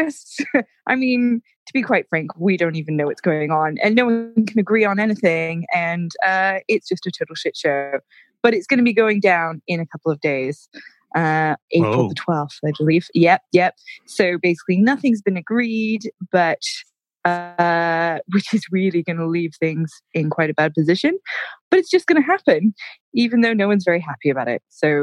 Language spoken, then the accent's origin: English; United States; accent: American; now in United Kingdom; my accent, I do quite English because I've been over here for so long. But then as soon as I speak to an American, I do go more American.